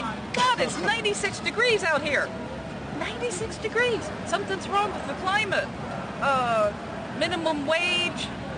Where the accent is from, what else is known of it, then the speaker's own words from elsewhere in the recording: Michigan, United States; I'm from Michigan. We voted for Bernie overwhelmingly.